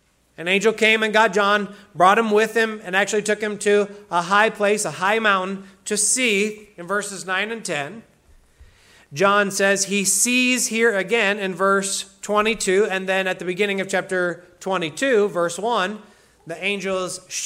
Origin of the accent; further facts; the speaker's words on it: Midwest, United States; I grew up in the Midwest where we had all the seasons, not just the one season of sun, like seemed to be in Santa Clarita.